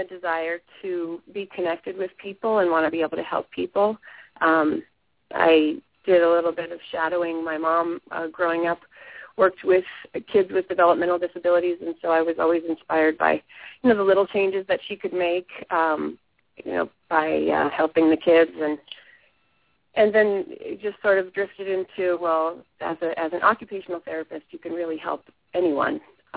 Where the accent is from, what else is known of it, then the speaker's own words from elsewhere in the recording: New Hampshire, United States; or I'm originally from the East Coast, and nothing like we got in New Hampshire.